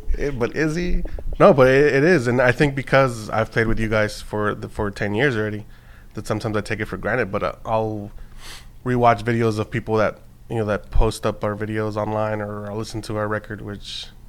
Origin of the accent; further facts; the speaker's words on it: Texas, United States; also born or lived in Mexico; I said I was born in Mexico, raised in Texas, so I can drink just fine.